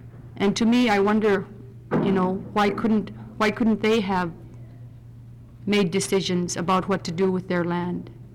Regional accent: Barrow, Alaska, United States; I was born and raised in Barrow.

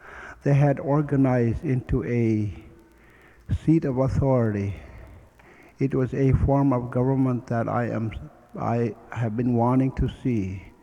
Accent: Unalakleet, Alaska, United States; I'm born and raised in Unalakleet. I've lived most of my life right here in Unalakleet.

